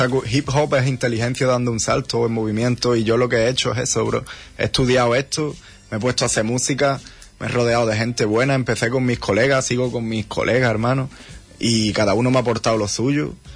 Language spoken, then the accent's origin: Spanish; Huelva, Andalusia, Spain; Yo creo que se me nota bastante cada vez que hablo que soy de Huelva, ¿no?